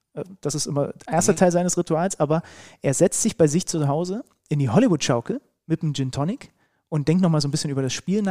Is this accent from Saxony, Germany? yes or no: yes; Saxony, Germany; also ich bin ja gebürtiger Sachse.